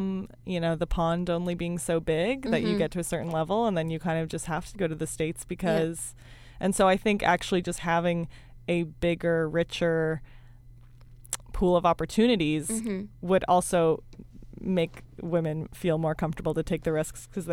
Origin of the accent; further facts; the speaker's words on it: Canada; I'm also Canadian.